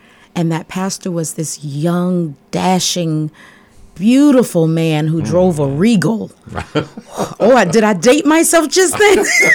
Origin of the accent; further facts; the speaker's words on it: Jacksonville, Florida, United States; born there; I was born in Jacksonville, Florida